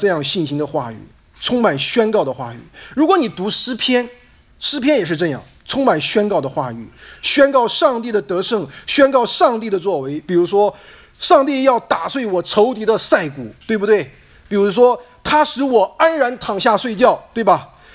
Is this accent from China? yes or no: yes; China; 你我都是从中国来的